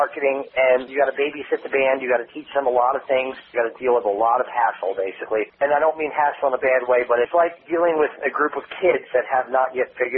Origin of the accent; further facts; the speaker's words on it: New York City, New York, United States; now in Atlanta, United States; Originally, I'm from the Bronx.